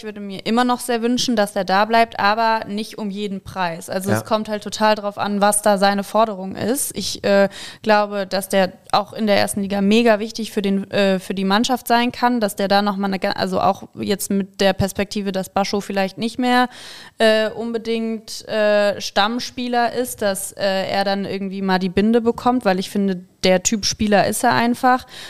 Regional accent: Northern Germany, Germany; Ja, aber ich komme da ja aus Norddeutschland hier.

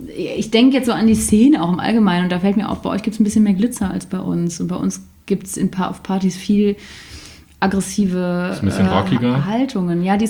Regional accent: Cologne, North Rhine-Westphalia, Germany; wir kommen ja hier aus Köln

